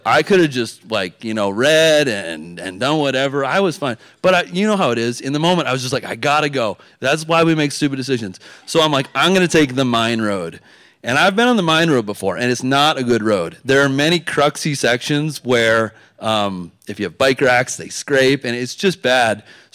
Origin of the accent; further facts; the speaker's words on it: Vermont, United States; And I'm from Vermont, and so we know about mud season in Vermont.